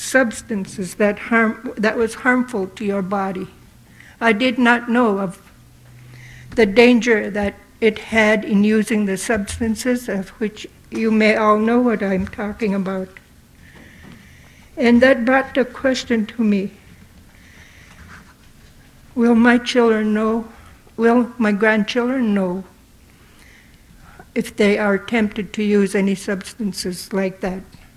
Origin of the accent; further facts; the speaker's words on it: Golovin, Alaska, United States; from Gallivan. As a native of Western Seward Peninsula and a shareholder of Bering Straits